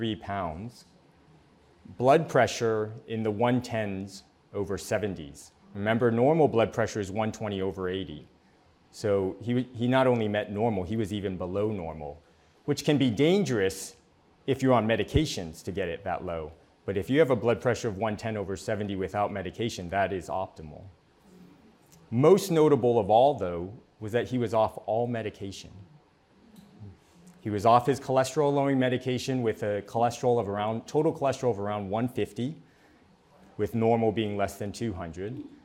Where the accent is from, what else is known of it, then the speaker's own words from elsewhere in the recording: San Diego, California, United States; I grew up here in San Diego.